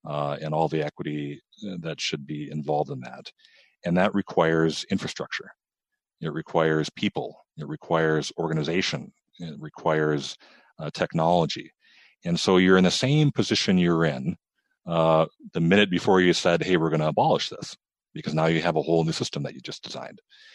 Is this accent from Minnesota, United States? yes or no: yes; Minneapolis, Minnesota, United States; I grew up it's in the south side of Minneapolis. It's a relatively working class neighborhood in many ways, with pockets of families experiencing poverty.